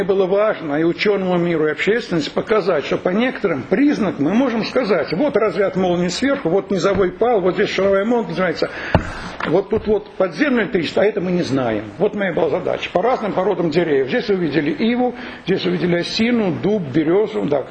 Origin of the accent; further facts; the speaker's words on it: Saratov, Saratov Oblast, Russia; Ну, я саратовец, мне ближе этим.